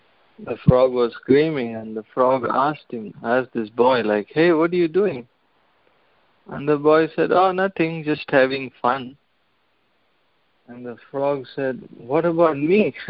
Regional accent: India; And, you know, we love our country, you know, we're from India.

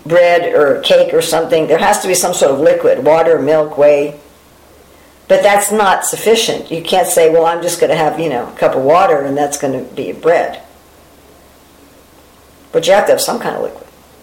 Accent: Manhattan, New York, United States; Yeah, I was born and raised in Manhattan.

